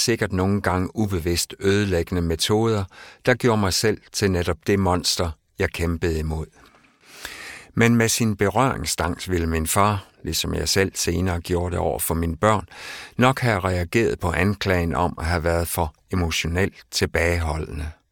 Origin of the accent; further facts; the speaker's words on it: West Jutland, Denmark; hele jantelovsundertrykkelsen, vi voksede op med i Vestjylland.